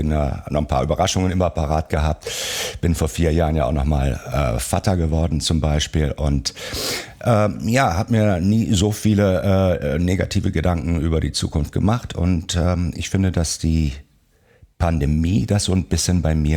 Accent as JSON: {"language": "German", "region": "Rhineland", "country": "Germany", "said": "ich komme ja aus dem Rheinland. Wir leben ja im Rheinland"}